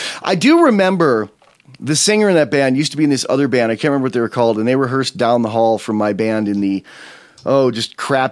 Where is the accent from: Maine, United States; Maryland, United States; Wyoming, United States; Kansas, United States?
Wyoming, United States; but one of the birds is a buffalo because we're from Wyoming.